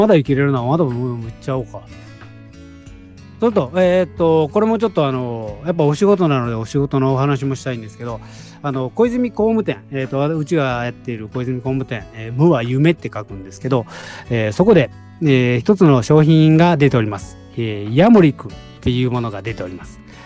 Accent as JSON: {"language": "Japanese", "region": "Okayama", "country": "Japan", "said": "僕、岡山なんですけど。"}